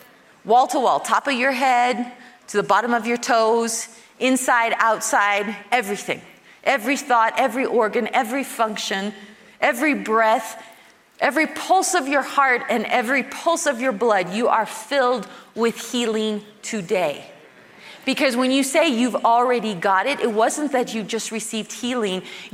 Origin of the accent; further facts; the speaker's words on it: Kit Carson, Colorado, United States; Living in a little tiny community, little tiny town, Kit Carson, I was born and raised in Colorado, and town of 350 people.